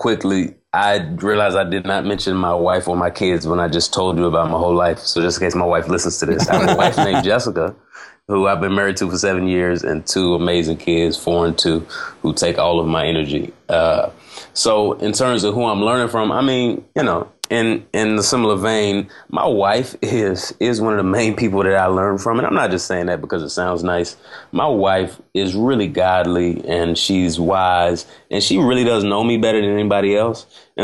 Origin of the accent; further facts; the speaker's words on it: Dallas, Texas, United States; I grew up in Dallas, Texas. Love Dallas, great place.